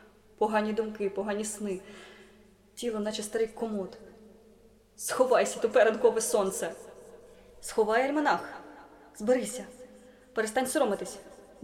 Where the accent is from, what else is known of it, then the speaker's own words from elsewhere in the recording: Hadiach, Poltava Oblast, Ukraine; now in Kyiv, Ukraine; Чи мені хтось повірить, якщо скажу, що я місцева? Напевно, в мене на обличчі досі написано «гадяч».